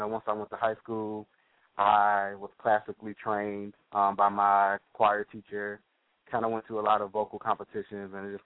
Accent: Detroit, Michigan, United States; born there; Well, as you said, I was born in Detroit. I started singing at the age of 3, I think.

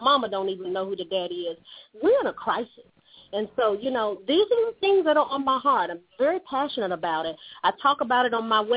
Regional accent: North Carolina, United States; growing up in the Southeast in North Carolina during the 60s and 70s, the late 50s, I was born in the late 50s

